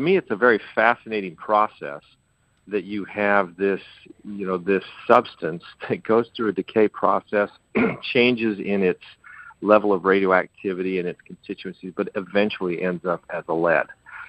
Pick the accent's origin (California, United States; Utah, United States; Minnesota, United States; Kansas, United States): Utah, United States; Moab; I mean, I've seen it when I grew up in Moab and Ken's Lake, which is on the outskirts